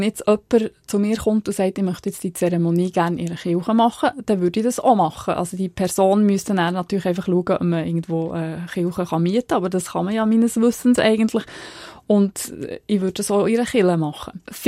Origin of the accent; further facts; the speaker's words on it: Switzerland; Bei uns in der Schweiz ist es manchmal schwierig mit dem Wetter.